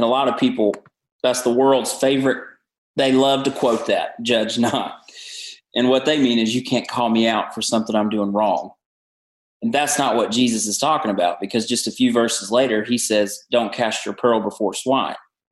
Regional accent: the South, United States; accent: Southern; I grew up in the South. You can hear it in my accent. You can hear it the way I talk. I'm a Southern boy.

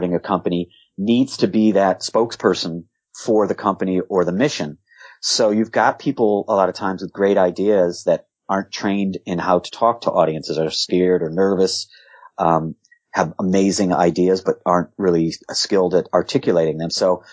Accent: Wethersfield, Connecticut, United States; moved away as an adult; also born or lived in Hartford; now in New York, United States; I was born in Connecticut, in Hartford, grew up in Wethersfield, Connecticut, which is a really typical American suburb. And, left there around the age of 18 to go to college

